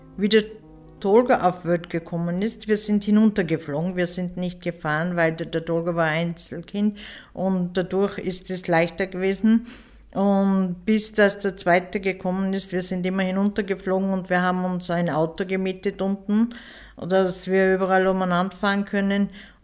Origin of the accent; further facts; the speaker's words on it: Istanbul, Turkey; now in Austria; ich bin aus Istanbul